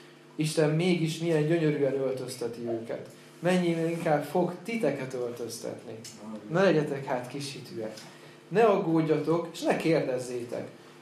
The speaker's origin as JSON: {"language": "Hungarian", "town": "Debrecen", "region": "Hajdú-Bihar", "country": "Hungary", "tie": "born or raised there", "said": "én egyébként Debrecenben nőttem fel, és ott is laktam 24-25 éves koromig, amíg meg nem tértem."}